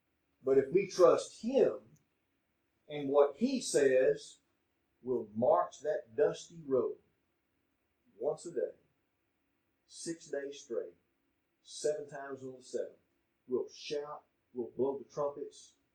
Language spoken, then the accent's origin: English; Texas, United States; Okay, I'm from East Texas, y'all. All y'all.